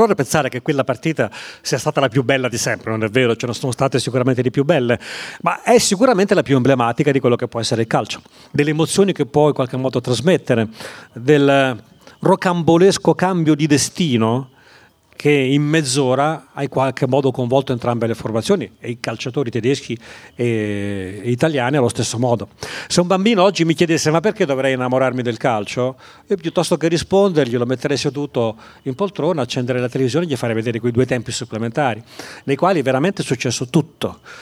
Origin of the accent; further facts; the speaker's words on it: Rome, Lazio, Italy; born there; io sono nato a Roma, vivo a Roma